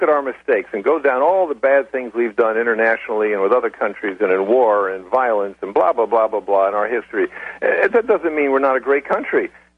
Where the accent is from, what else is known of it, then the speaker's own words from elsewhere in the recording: United States; I grew up in America, I'm a child of World War II